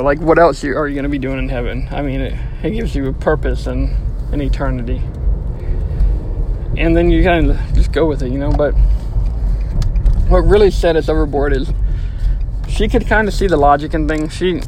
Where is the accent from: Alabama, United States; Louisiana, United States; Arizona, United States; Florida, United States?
Louisiana, United States; So being born and raised in Louisiana, sweet tea is a huge part of Southern culture, you know?